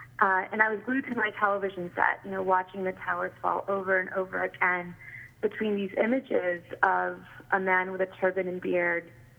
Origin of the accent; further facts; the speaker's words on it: California, United States; just as growing up in California would open my history book, and the stories of Sikhs who survived the partition of India were not in my history book.